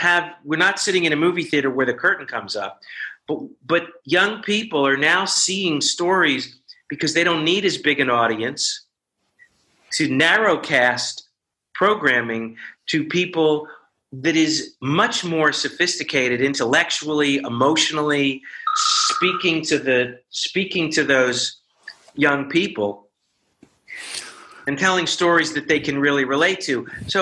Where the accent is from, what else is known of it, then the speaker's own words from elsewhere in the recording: Newport News, Virginia, United States; and I grew up in Newport News, Virginia, we didn't have art films.